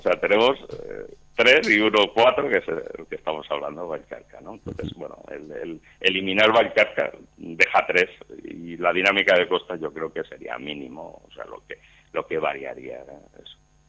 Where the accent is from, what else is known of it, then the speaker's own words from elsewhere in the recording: Gavà, Catalonia, Spain; now in Castelldefels, Spain; yo que soy de Gavà y vivo en Castelldefels, espero que voy a Sitges mucho y por lo tanto, bueno, soy ciudadano de este entorno y hace muchos años que lo defendemos.